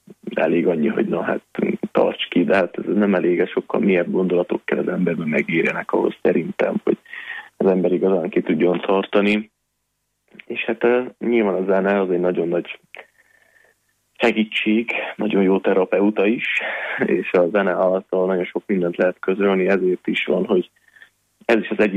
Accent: Székely Land, Romania; mindig nagyon büszkeséggel hirdetem azt, hogy én székely vagyok. Uh-huh. És büszke vagyok, hogy ott nőttem fel, és székelynek mondhatom magamat is.

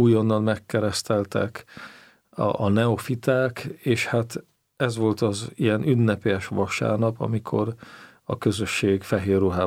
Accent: Babindol, Nitra Region, Slovakia; Felvidékről származom, Zoborvidékről. Nyitra mellett található egy kis település, Bábindal. Ott nőttem föl, hagyományos keresztény katolikus kultúrában

